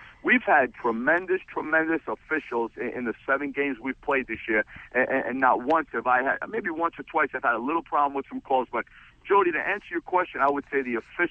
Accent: Brooklyn, New York, United States; You know, I grew up in Brooklyn, New York

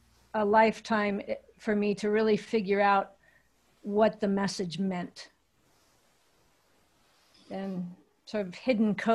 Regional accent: California, United States; I grew up in the in the High Sierra Mountains, in the wild.

